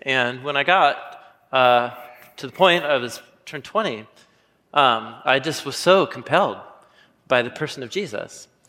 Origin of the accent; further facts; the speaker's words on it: Portland, Oregon, United States; I grew up in Portland, Oregon.